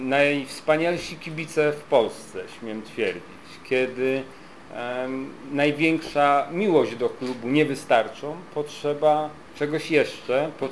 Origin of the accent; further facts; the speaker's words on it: Bydgoszcz, Kuyavian-Pomeranian Voivodeship, Poland; przede wszystkim jako bydgoszczanin czuję wielką radość i dumę